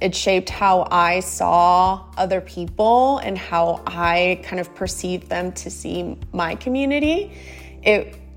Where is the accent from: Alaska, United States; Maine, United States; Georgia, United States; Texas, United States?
Georgia, United States; I grew up in Georgia. I always knew that I was undocumented.